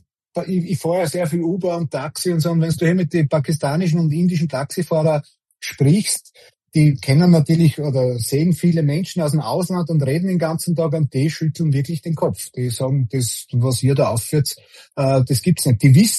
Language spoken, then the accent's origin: German; Austria; so wunderschön das Österreich ist. Aber die Demokratie oder der demokratische Prozess, der zerstört sehr viel, was paradiesisch war, wie wir in die 70er und 80er aufgewachsen sind.